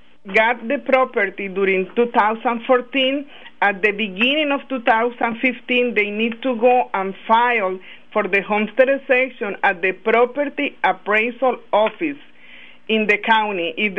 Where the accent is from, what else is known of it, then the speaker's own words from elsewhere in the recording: Barranquilla, Atlántico, Colombia; I am from Barranquilla, Colombia.